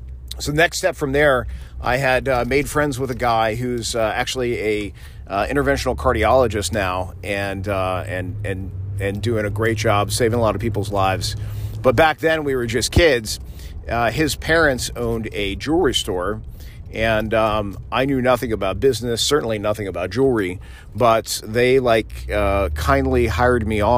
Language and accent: English; Florida, United States; I grew up in South Florida, and so I was mowing lawns to make extra money.